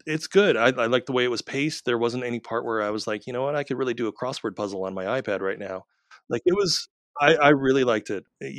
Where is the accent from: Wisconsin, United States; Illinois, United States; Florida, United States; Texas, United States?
Illinois, United States; Chicago; We're both from Chicago.